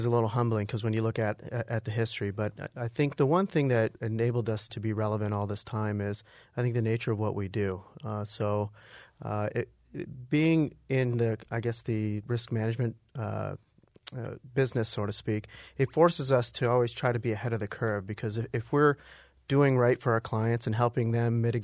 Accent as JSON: {"language": "English", "town": "Windsor", "region": "Ontario", "country": "Canada", "tie": "born or raised there", "said": "being born and raised in Windsor, Ontario, but did all my professional schooling in Michigan."}